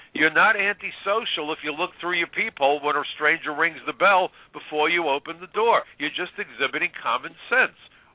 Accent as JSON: {"language": "English", "town": "New York City", "region": "New York", "country": "United States", "said": "I'm a New Yorker, and whites are in the minority in New York City."}